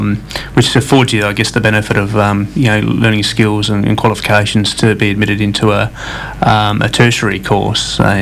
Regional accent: Perth, Western Australia, Australia; born there; Yeah, I was born in Perth, but my mother was born in Marble Bar, and extended family sort of grew up in Port Hedland, essentially, and... and in Pilbara, and my grandmother was born in Roy Hill Station, and extends to the Injibundi people of the Pilbara.

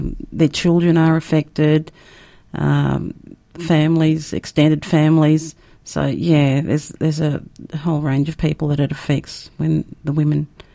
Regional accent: Perth, Western Australia, Australia; I'm from Perth. Yes, I'm a Noongar woman.

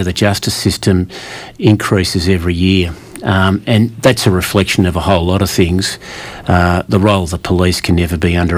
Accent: Melbourne, Victoria, Australia; I think I'm from Melbourne originally

